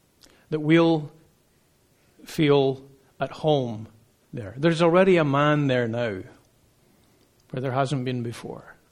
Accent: Burlington, Ontario, Canada; You know, I'm from Burlington. Apparently there's some famous people from Burlington.

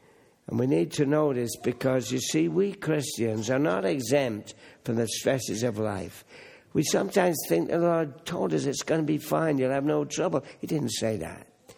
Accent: Hamilton, Ontario, Canada; I come from Hamilton

